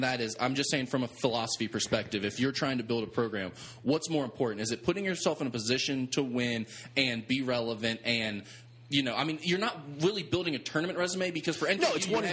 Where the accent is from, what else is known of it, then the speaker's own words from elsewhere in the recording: Kentucky, United States; Kentucky.